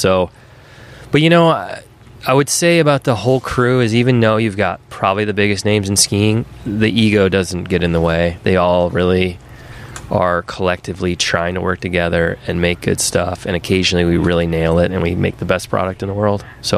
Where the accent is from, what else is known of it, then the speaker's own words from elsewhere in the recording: Michigan, United States; Well, I grew up in Michigan. My parents were teachers. We lived on a lake in the summer.